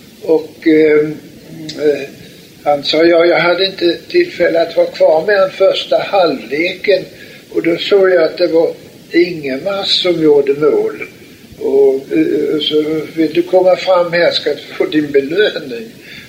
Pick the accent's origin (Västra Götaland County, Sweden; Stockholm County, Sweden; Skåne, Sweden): Skåne, Sweden; Jag är skåning som du hör, förhoppningsvis. Uppvuxen i nordöstra Skåne i Snapphanebygden.